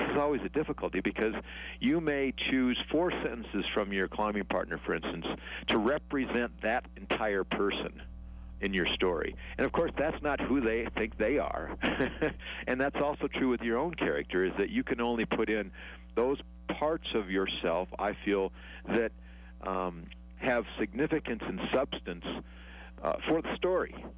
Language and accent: English; Wyoming, United States; I grew up in Wyoming hunting and fishing, and that kind of morphed into climbing and kayaking.